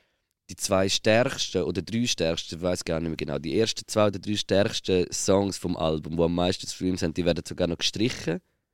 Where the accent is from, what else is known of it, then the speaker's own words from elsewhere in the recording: Switzerland; Und als Schweizer ist es halt mega schwierig, überhaupt in die Single Charts reinkommen.